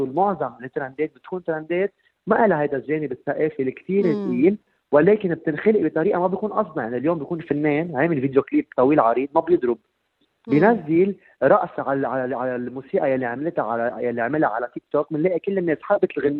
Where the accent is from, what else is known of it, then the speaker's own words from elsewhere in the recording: Lebanon; اليوم كلبناني بحب اعرف مثلا كلمه بندوره بتعني طماطم بالمصري